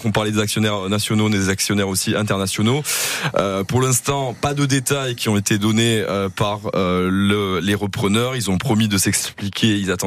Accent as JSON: {"language": "French", "town": "Toulouse", "region": "Occitanie", "country": "France", "said": "Je suis Toulousain après."}